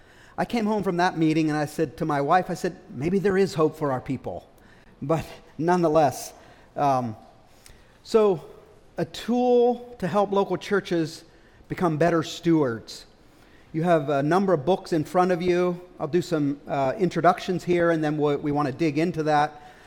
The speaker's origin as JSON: {"language": "English", "town": "Altoona", "region": "Pennsylvania", "country": "United States", "said": "I am, however, not from Lancaster. I'm from Western PA. Blair County is where I'm from, the city of Altoona."}